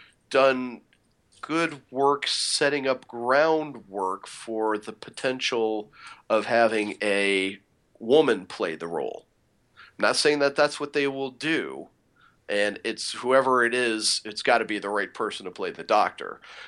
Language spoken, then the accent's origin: English; United States; which didn't mean anything to me because I'm an American.